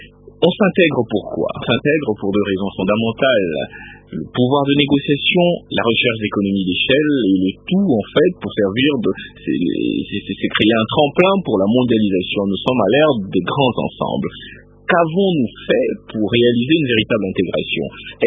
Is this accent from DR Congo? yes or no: yes; DR Congo; en tant que Congolais